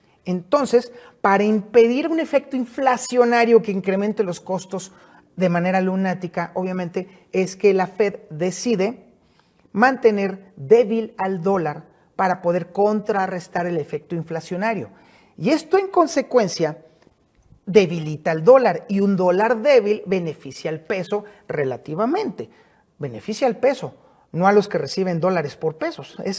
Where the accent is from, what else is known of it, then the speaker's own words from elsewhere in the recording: Mexico; Que soy mexicano.